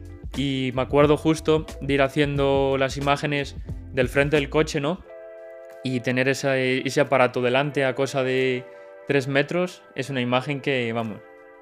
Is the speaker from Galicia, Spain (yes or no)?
yes; Vigo, Galicia, Spain; now in Segovia, Spain; soy de Vigo, aunque ahora, como te dije, vivo en Segovia. Y sí que al final el norte, allí hay gente con coches por todos los lados